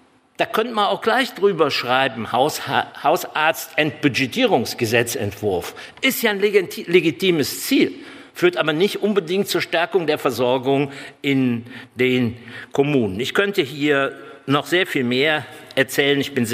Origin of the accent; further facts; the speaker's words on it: Rhineland, Germany; Ich habe immer noch als Rheinländer die Hoffnung